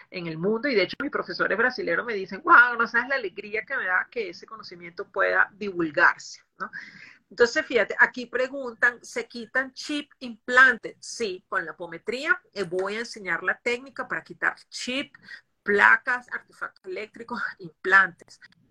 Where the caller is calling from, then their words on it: Argentina; desde Argentina. Eso me pasa.